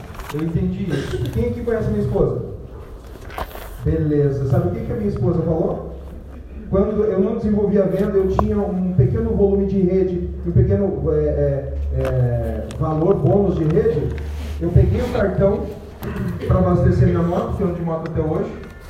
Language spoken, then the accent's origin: Portuguese; Rio Grande do Sul, Brazil; Sou do interior do Rio Grande do Sul, sempre tomei as rédeas da minha vida desde novo.